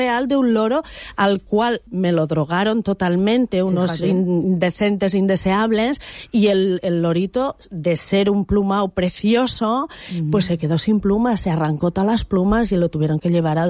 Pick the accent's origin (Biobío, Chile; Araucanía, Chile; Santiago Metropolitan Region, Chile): Santiago Metropolitan Region, Chile; Santiago; now in Spain; llegué hace 8 años, me parece 7, 8 años, llegué de Santiago de Chile, llegué al sur de España, fue en Girola